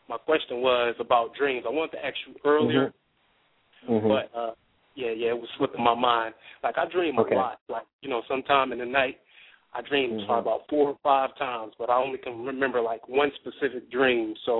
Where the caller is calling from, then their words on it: Erie, Pennsylvania, United States; I'm calling from Erie, Pennsylvania.